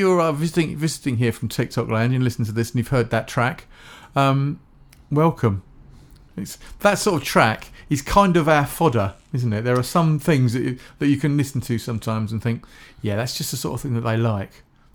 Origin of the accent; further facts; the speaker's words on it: England, United Kingdom; because we're English, that's what we like.